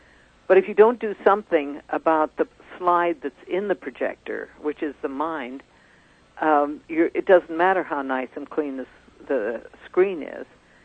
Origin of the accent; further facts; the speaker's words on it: India; Yeah, I was born in raised in India.